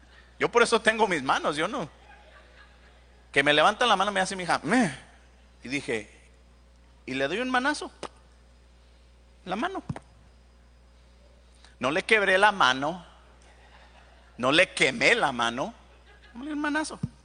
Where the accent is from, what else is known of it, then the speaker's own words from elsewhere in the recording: Dallas, Texas, United States; mi mamá venía a visitarme de Dallas, donde yo soy de Dallas.